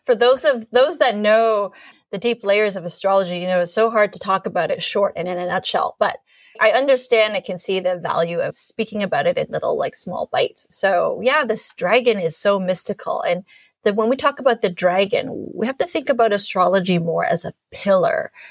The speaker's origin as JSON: {"language": "English", "country": "Canada", "tie": "born or raised there", "said": "Growing up in Canada, you're so immersed with Western medicine, you know, so Western allopathic biomedicine."}